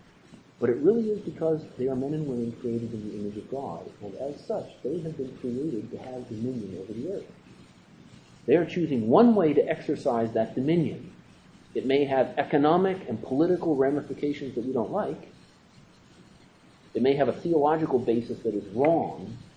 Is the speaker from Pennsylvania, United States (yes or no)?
yes; Souderton, Pennsylvania, United States; I walk around my hometown at night, Souderton.